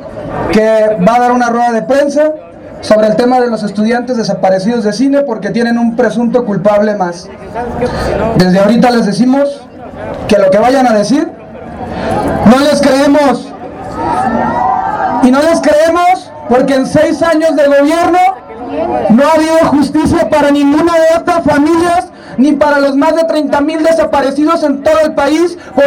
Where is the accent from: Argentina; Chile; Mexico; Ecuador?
Mexico; Jalisco; vengo de Jalisco.